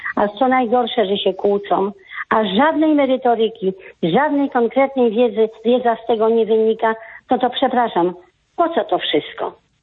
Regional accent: Łódź, Łódź Voivodeship, Poland; Ja jestem też z Łodzi

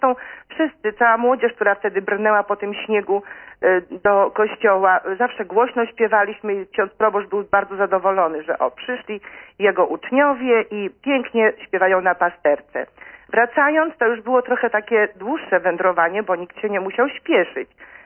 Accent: Lublin Voivodeship, Poland; ja pochodzę z Lubelskiego i męża, który pochodzi z Podlaskiego

